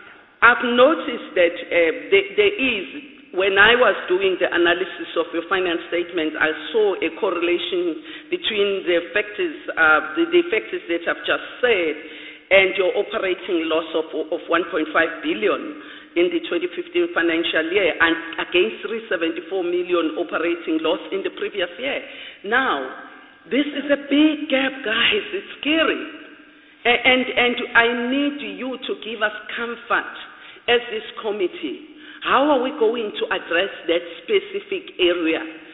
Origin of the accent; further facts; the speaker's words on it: Durban, KwaZulu-Natal, South Africa; I'm from Durban